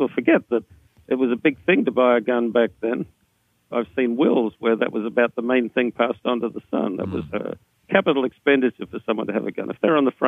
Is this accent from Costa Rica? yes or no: no; Australia; Well, you know, I'm from Australia. I didn't grow up with guns.